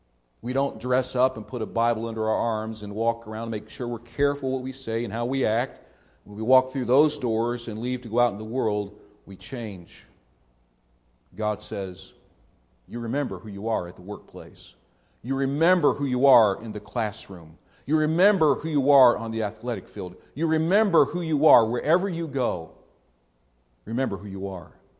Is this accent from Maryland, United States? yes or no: no; Canton, Ohio, United States; I grew up with Pat in Canton, Ohio.